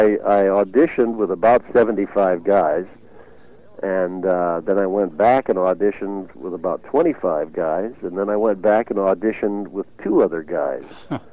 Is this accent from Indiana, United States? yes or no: yes; Indiana, United States; now in Los Angeles, United States; I grew up in Indiana, and so I come back here.